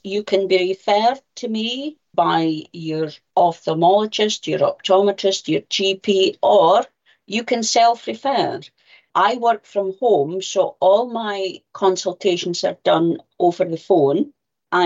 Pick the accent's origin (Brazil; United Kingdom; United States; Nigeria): United Kingdom; Scotland; I was born and brought up in Shetland originally.